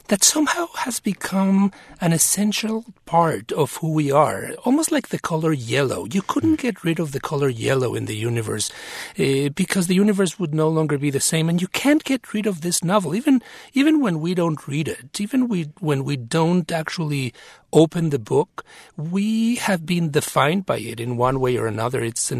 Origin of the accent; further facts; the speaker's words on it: Mexico; first language Spanish; English is a second language; now in United States; having been born and raised in Mexico and into the Spanish language, and then moving as an immigrant to the United States, becoming a writer in my language, but in another language as well